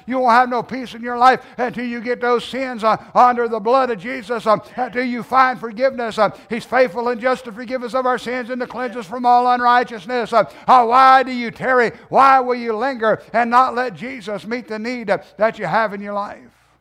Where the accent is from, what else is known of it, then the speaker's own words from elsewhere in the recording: United States; I can go anywhere in the world and I'm still glad I'm an American.